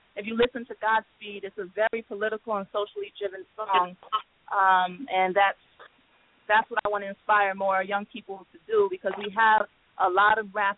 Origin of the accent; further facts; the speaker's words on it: Biloxi, Mississippi, United States; I grew up in Biloxi, Mississippi, and just started performing around, doing talent shows, battle rapping